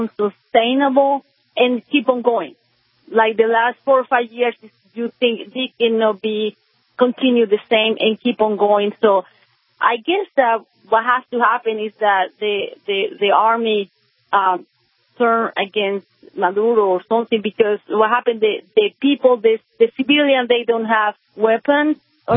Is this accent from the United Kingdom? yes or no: no; Venezuela; now in North Carolina, United States; I'm originally from Venezuela, and I still have people that I know there in relatives.